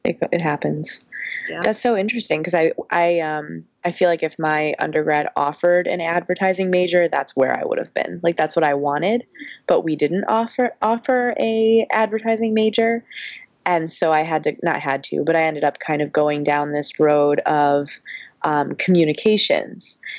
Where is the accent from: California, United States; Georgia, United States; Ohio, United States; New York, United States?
New York, United States; Buffalo; so I grew up in Buffalo, and I would love going on the subway with my parents